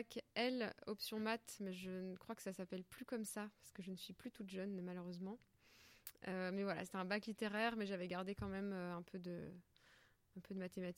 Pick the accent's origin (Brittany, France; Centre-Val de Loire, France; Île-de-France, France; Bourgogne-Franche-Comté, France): Bourgogne-Franche-Comté, France; Sainte-Hélène; je suis originaire de Bourgogne, d'un petit village qui s'appelle Sainte-Hélène, qui est entre Châlons et Le Creusot.